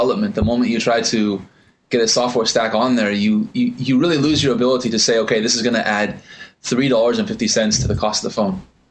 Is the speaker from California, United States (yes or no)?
yes; San Diego, California, United States; So I am a guy from San Diego, and somehow I managed to end up working for a Taiwanese OEM